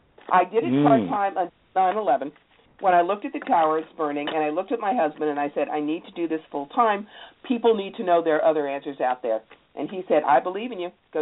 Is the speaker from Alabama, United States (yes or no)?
no; Cherry Hill, New Jersey, United States; I grew up in Cherry Hill.